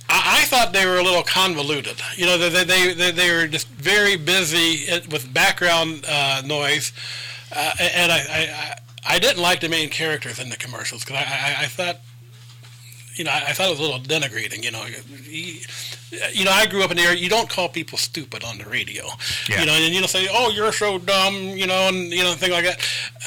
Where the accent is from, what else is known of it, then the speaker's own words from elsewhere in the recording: Columbus, Ohio, United States; I'm from Columbus. I know Les.